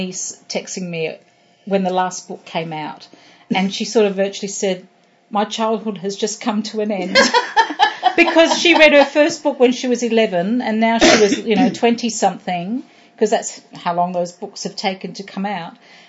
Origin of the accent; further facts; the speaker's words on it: Australia; And growing up, I guess, in Australia where we watched a lot of English shows